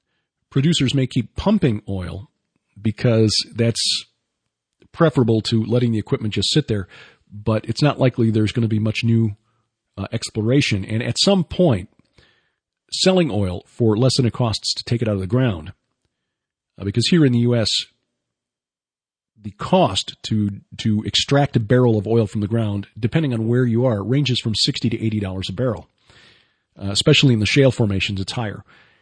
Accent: Chicago, Illinois, United States; I'm from Chicago. And when you grow up in Chicago, you think the world ends at Interstate 80.

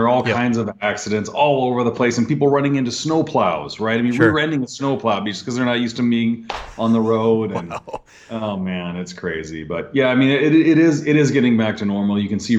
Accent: Minnesota, United States; now in Seattle, United States; I grew up in Minnesota and I love skiing. And so snow is great for me. I'll take as much of it as I can get. However, Seattle is not at all prepared for any of this that's happened.

